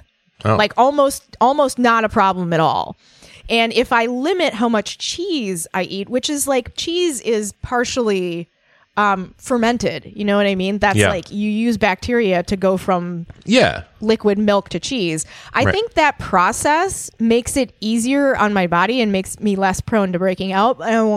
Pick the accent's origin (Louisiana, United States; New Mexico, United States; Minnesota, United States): Minnesota, United States; even though I was raised on cheeses because I'm from Minnesota